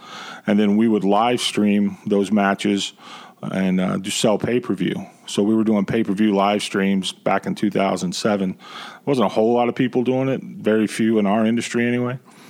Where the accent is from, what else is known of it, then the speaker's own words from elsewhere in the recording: Midwest, United States; My background, I'm from the Midwest, and I was in Indianapolis.